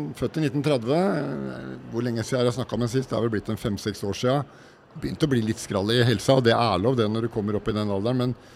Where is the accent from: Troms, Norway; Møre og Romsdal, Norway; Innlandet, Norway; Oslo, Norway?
Oslo, Norway; Oppsal; Jeg vokste opp på Oppsal og etter hvert flyttet til Bøler og hatt Østmarka innen rekkevidde hele veien.